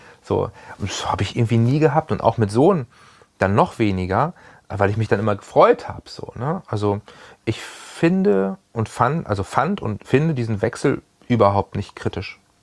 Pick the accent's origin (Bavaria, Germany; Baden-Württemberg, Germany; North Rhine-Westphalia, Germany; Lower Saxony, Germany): Lower Saxony, Germany; Hanover; bin ja auch aus Hannover nie wirklich weggekommen, hatte hier immer eine Base